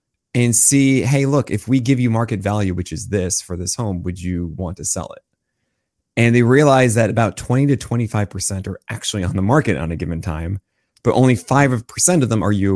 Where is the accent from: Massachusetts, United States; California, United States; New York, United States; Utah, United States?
New York, United States; Brooklyn; I'll root for the Yankees because I was born and raised in Brooklyn.